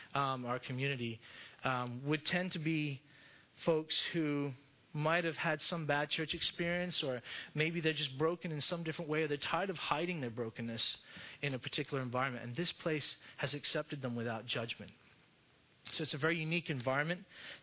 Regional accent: India; also born or lived in Middle East; I was born in India. I grew up in the Middle East and India, and I worked in South America.

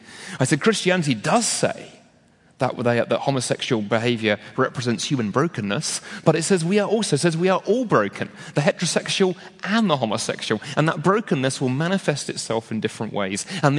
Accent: United Kingdom; because I'm British

